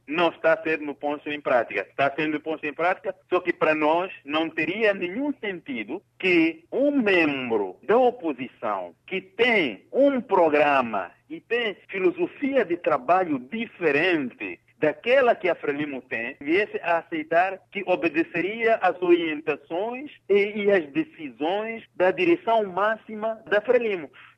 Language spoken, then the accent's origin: Portuguese; Mozambique; É no sentido de que nós, como moçambicanos